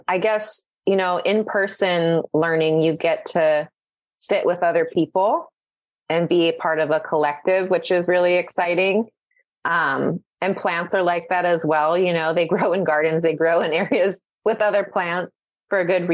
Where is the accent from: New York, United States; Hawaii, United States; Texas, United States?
Hawaii, United States; now in California, United States; And then we moved to Hawaii when I was about two. So I grew up in Hawaii, but it's so great to come back to California and feel like I have a home here as well.